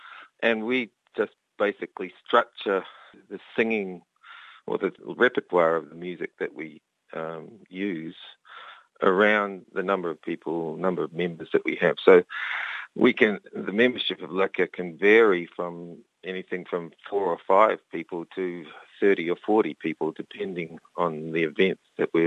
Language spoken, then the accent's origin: English; New Zealand; born there; I was born about as far away from Estonia as you can possibly imagine. So I was born in New Zealand.